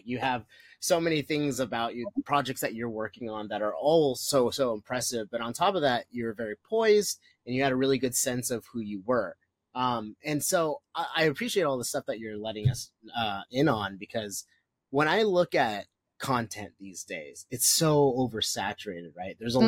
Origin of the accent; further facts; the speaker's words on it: Philippines; I'm a Filipino guy who goes to therapy